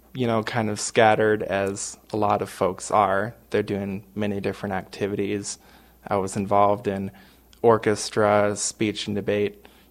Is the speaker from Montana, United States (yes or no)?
yes; Helena, Montana, United States; I grew up in Helena.